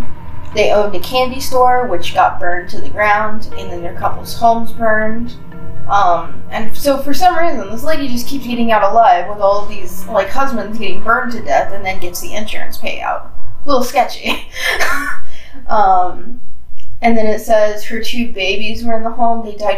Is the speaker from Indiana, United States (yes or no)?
yes; Indiana, United States; because if you don't know, we are from Indiana.